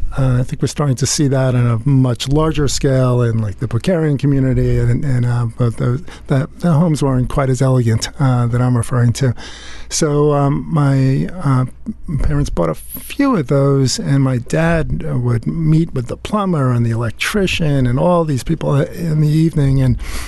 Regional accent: New York, United States; Yeah. I grew up on Long Island, and my parents dabbled with real estate.

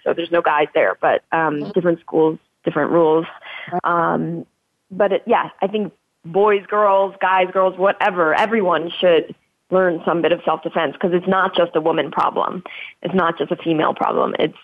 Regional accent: New York, United States; I'm also a New Yorker.

